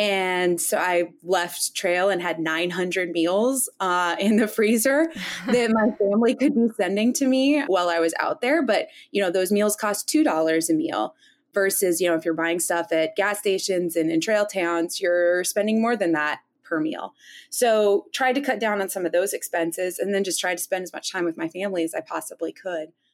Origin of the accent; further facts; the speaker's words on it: North Dakota, United States; And they found out that I'm originally from North Dakota, which is the Flickertail state